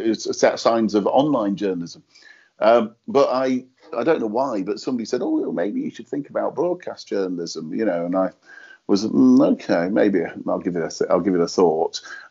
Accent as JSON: {"language": "English", "town": "Manchester", "region": "North West England", "country": "United Kingdom", "lives_now": "Liverpool, United Kingdom", "said": "I'm originally from Manchester, although I live in Liverpool now."}